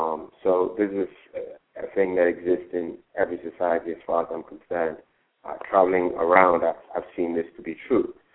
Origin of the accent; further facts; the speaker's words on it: Ghana; I'm from Ghana.